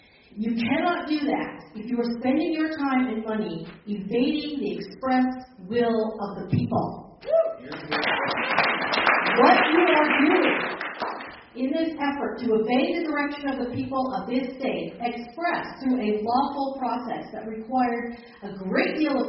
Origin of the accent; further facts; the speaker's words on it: Bountiful, Utah, United States; I come from Bountiful.